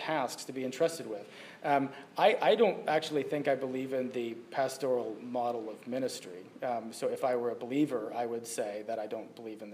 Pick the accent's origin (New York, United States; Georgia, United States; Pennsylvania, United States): New York, United States; Yeah, I grew up